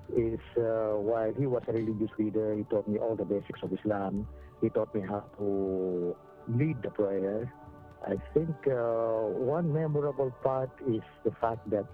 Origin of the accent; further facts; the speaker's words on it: Mindanao, Philippines; I came from Mindanao, and both my grandfathers married local women.